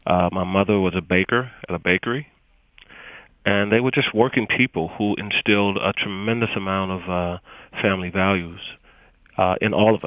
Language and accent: English; Natchitoches, Louisiana, United States; also born or lived in Shreveport; I was born in Shreveport, Louisiana. I was raised in Natchitoches, Louisiana. I'm the youngest of seven kids.